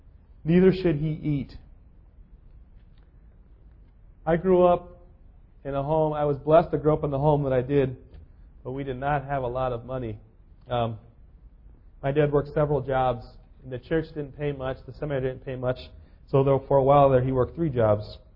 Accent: California, United States; I grew up in California.

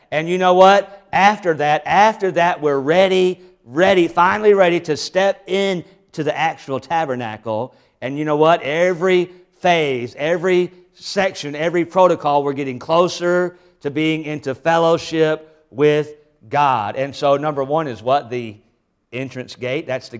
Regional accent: Tennessee, United States; I'm from Tennessee, and down in Tennessee, there's some real rebels.

